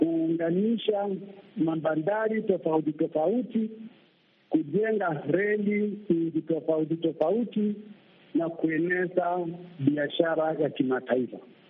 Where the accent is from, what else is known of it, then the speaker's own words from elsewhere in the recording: Kenya; Mimi ni Mkenya, sahii ninaongea nikiwa Kenya.